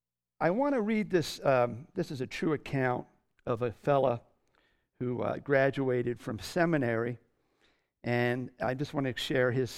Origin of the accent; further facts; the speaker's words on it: Florida, United States; And I was taking the easy road by moving back to my hometown in northern Florida.